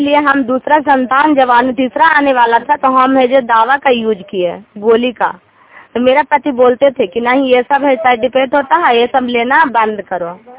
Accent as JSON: {"language": "Hindi", "town": "Sherpur", "region": "Bihar", "country": "India", "said": "शेरपुर गांव से, हरनौत प्रखंड।"}